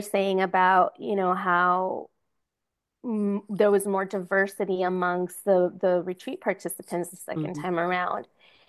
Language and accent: English; United States; born there; I was born here in the United States